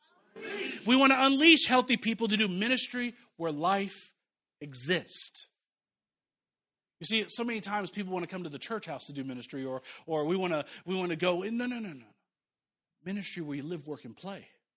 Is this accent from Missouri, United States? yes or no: yes; Kansas City, Missouri, United States; I grew up in Kansas City. I love Kansas City. I think it's the greatest large town on earth. 2.5 million people. It's a town. It's not really a city. Okay. I grew up out in the country.